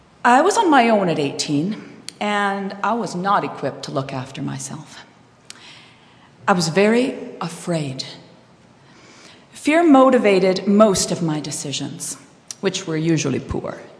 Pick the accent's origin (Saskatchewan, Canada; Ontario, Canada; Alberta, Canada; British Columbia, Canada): Ontario, Canada; born there; I was born in Northern Ontario to parents, non-Christian parents